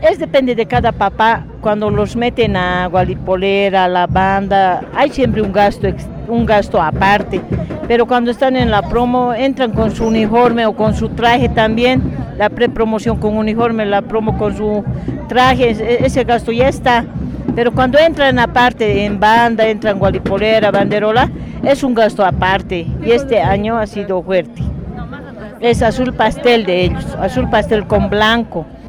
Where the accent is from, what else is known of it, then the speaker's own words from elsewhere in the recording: Bolivia; porque estamos celebrando el aniversario de Bolivia, de donde nosotros vivimos, hemos nacido en Bolivia, somos bolivianos